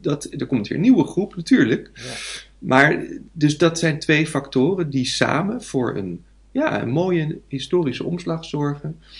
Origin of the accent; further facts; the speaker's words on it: Wassenaar, South Holland, Netherlands; Ik kom uit Wassenaar. En dat is het rijkste dorp van Nederland, ongeveer. Een van de rijkere dorpen.